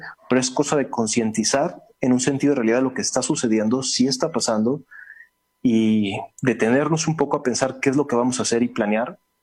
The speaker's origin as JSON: {"language": "Spanish", "country": "Mexico", "said": "si actuamos como mexicanos juntos, nos va a ser mucho más sencillo salir adelante"}